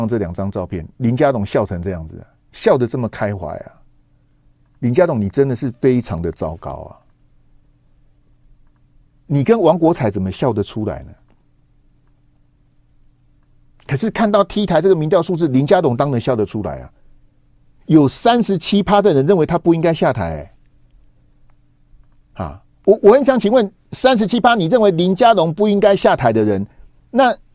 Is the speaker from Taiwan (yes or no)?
yes; Taiwan; 我们台湾这边的既然有独派说我们的慰安妇是自愿的